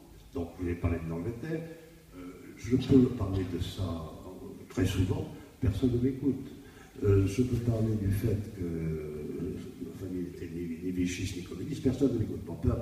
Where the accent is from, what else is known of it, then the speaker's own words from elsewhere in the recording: Bordeaux, Nouvelle-Aquitaine, France; born there; Vous avez vu, je suis né à Bordeaux